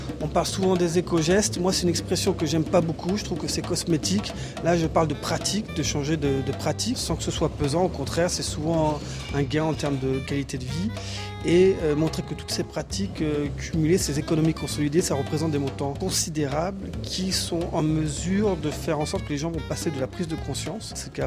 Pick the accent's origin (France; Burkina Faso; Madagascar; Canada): Madagascar; also born or lived in Djibouti / Mauritania; À Madagascar, à Djibouti et en Mauritanie.